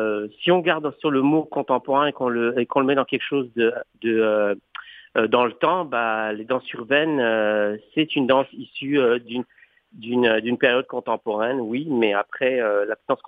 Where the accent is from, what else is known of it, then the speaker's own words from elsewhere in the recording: Morocco; je suis français-marocain et que moi, j'ai grandi dans la culture de la danse au Maroc, où est-ce qu'on danse naturellement à la maison depuis mon plus jeune âge.